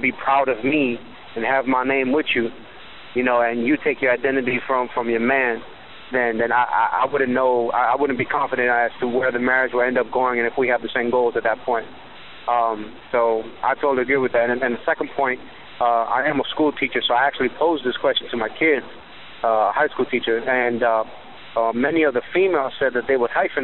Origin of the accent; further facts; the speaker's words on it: Miami, Florida, United States; now in South Carolina, United States; from South Carolina, but I'm from Miami, so Miami boy.